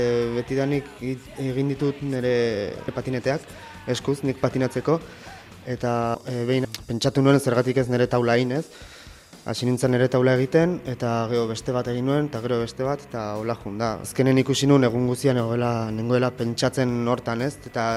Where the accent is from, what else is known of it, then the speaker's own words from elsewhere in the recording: Bayonne, Nouvelle-Aquitaine, France; Jaio nintzen iparraldean, baian itsasondoan, han egon nintzen 14 urtez